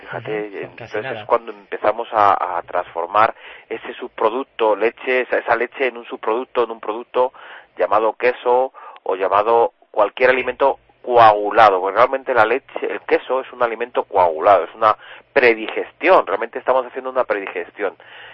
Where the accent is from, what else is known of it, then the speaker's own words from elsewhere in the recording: Castile, Spain; Hombre, yo como buen castellano, quizás el queso manchego.